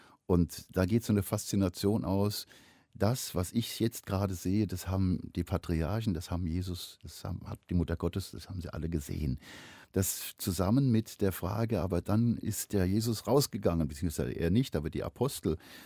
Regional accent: Dresden, Saxony, Germany; Ich bin aufgewachsen in Dresden, in der ehemaligen DDR. Also mein Vater war Architekt und hat dort einen Auftrag übernommen.

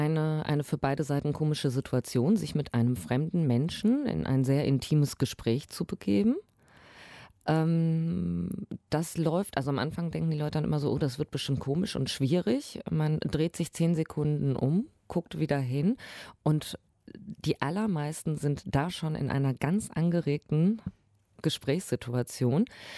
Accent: Hamm, North Rhine-Westphalia, Germany; born there; Ich bin in Hamm geboren. Meine Eltern haben ein bisschen mit polnischem Akzent gesprochen, ja, aber ich ja nicht.

